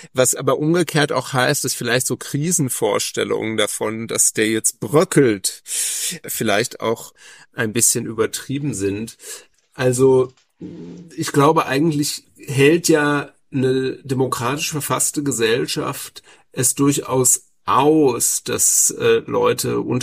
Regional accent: North Rhine-Westphalia, Germany; ich komme aus dem Ruhrgebiet, das hat mich geprägt.

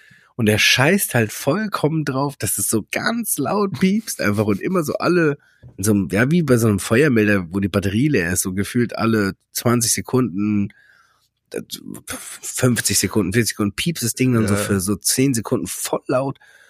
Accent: Bischofsheim, Germany; weil ich komme halt aus Bischofsheim und das Wappentier ist ein Frosch

